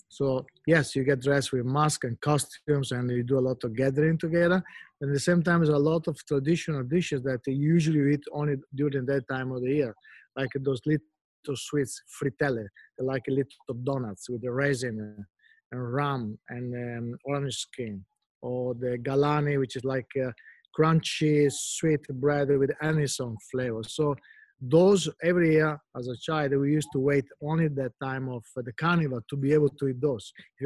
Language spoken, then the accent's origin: English; Venice, Veneto, Italy; English is a second language; I wish everyone could grow up in Venice because it's such a unique city